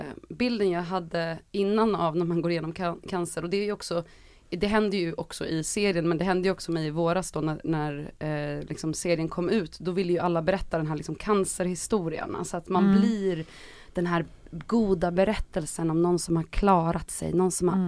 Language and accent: Swedish; Stockholm, Stockholm County, Sweden; also born or lived in London; jag bodde hemma hos mina föräldrar, jag var i Farsta där jag växte upp